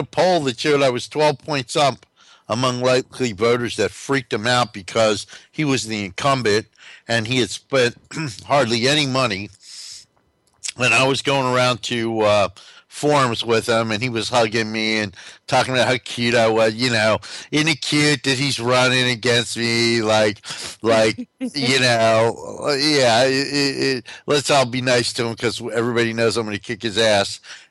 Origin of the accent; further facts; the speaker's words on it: Newark, New Jersey, United States; New Jersey is a great state to be from. Especially if you're from Newark, New Jersey, like I was.